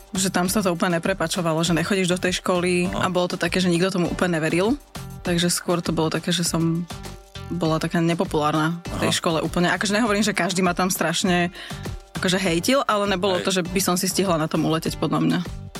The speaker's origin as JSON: {"language": "Slovak", "town": "Pezinok", "region": "Bratislava Region", "country": "Slovakia", "said": "Ja som taká, že však ja som z Pezinka."}